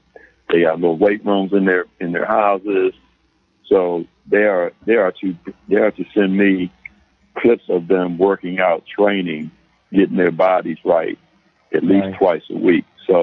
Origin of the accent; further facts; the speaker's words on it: Upper Marlboro, Maryland, United States; I came from a little place. I came from Douglas High School down in Upper Marlboro back in 75.